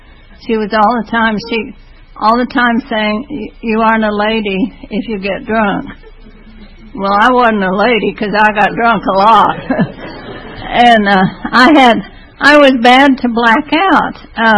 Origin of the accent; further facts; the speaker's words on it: New Mexico, United States; also born or lived in Texas; But anyway, I was born in Texas and grew up in New Mexico.